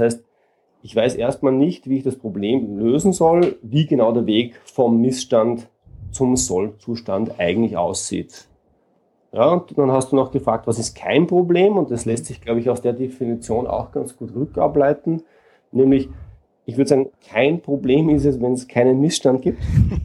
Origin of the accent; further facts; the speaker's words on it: Austria; Ich komme aus Österreich und lebe in Wien.